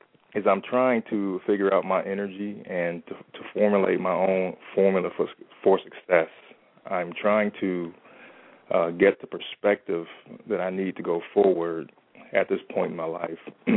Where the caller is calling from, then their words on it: Dayton, Ohio, United States; I'm calling from Dayton, Ohio.